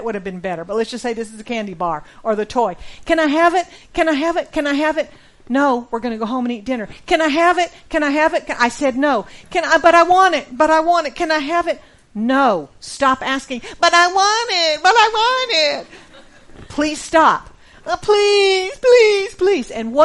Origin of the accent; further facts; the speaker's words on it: United States; I'm American, so I'm in these stores that are really, really big, like a Walmart.